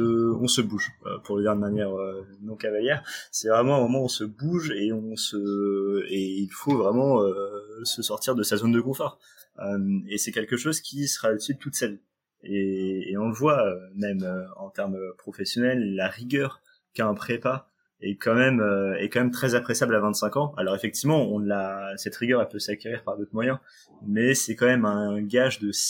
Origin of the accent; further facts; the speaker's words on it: Trappes, Île-de-France, France; born there; je suis né à Trappes, de parents qui n'ont... Enfin, mon père a raté son CAP, ma mère ne lit pas le français